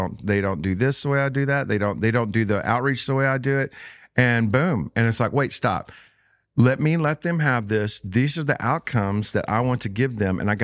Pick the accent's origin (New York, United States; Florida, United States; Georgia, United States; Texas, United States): Texas, United States; Joshua; I said, well, I'm from Joshua, Texas.